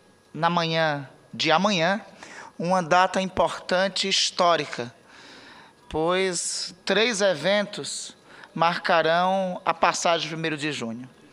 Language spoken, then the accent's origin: Portuguese; Amapá, Brazil; lá no meu estado do Amapá seja de R$ 429,90, o mais caro do país